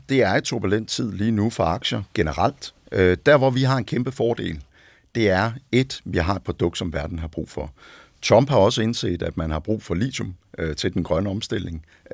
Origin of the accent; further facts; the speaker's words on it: Randers, Central Denmark Region, Denmark; Jeg husker, da jeg var dreng, var der en vindmølleproducent i Randers, hvor jeg voksede op